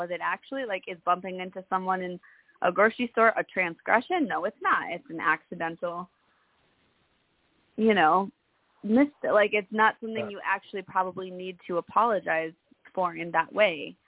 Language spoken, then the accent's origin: English; Midwest, United States; I still say sorry constantly because it's just, I'm from the Midwest and programmed into me, you know?